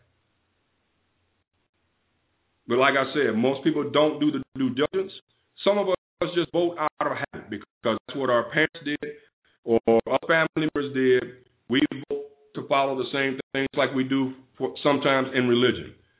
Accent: Chicago, Illinois, United States; when I was growing up in Chicago, we had a thing called a Black Business Director

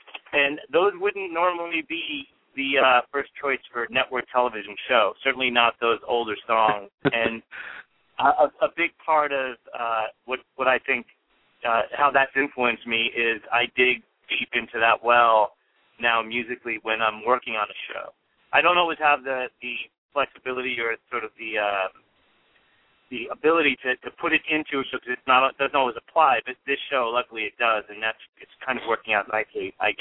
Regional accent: Queens, New York, United States; I grew up here. I grew up in Queens

